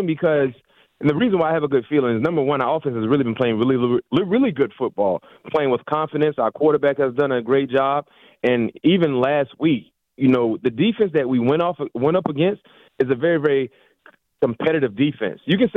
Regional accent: the South, United States; I'm from the South, man. So that's a common thing for some folks.

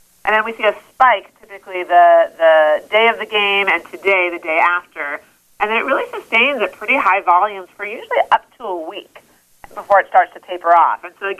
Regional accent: Boston, Massachusetts, United States; I'm from Boston, so I got to keep giving that a whirl.

